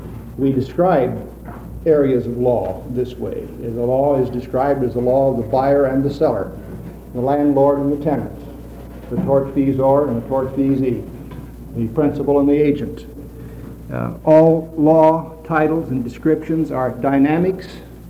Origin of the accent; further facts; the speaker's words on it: Seattle, Washington, United States; I'm from Seattle, Washington.